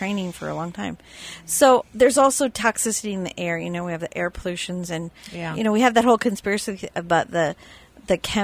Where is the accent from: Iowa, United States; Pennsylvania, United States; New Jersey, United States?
Iowa, United States; You know, I grew up in Iowa, and oh my gosh, the chemicals I saw my dad pour on the corn